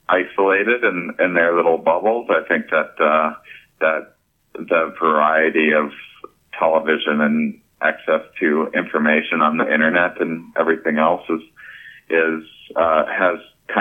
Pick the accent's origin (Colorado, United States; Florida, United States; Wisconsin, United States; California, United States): Wisconsin, United States; La Crosse; And, you know, I'm also from La Crosse, Wisconsin, so I'm kind